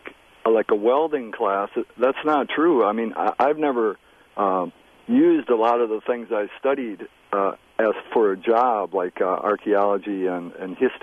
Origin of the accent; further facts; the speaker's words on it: Wisconsin, United States; also born or lived in England; when I lived in England, I told people that I was from Wisconsin.